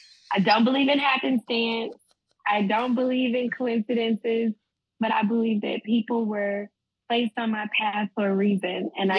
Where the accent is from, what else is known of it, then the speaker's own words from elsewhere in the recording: Charlotte, North Carolina, United States; I grew up in Charlotte, North Carolina.